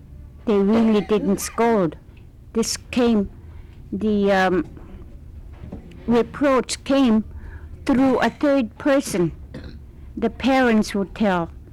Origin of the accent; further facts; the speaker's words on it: King Island, Alaska, United States; And where I came from King Island, I know the women, when their husbands got a seal and he brought it home